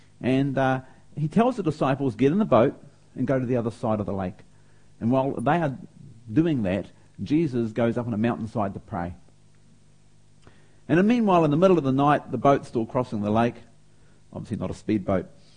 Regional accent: Auckland, New Zealand; Now, I'm a Kiwi, and I'm an Aucklander, and there's plenty of beaches around Auckland

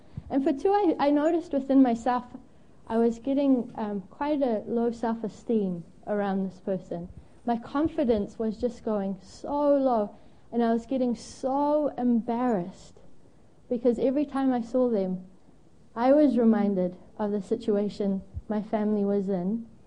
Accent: Zimbabwe; now in New Zealand; So I have a weird accent. I'm from Zimbabwe, but Zimbabweans don't actually pick it, which is weird.

